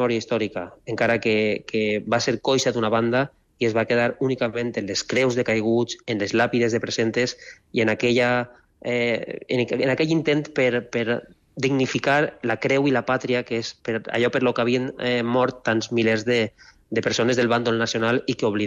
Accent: Valencian Community, Spain; Jo crec que ahir no era el meu poble valencià el que va respondre d'una manera tan virulenta.

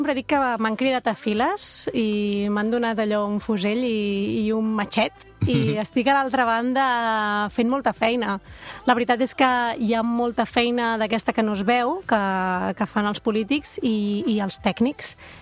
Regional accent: Catalonia, Spain; Com a catalans, tenim el dret de poder relacionar-nos amb la tecnologia en català.

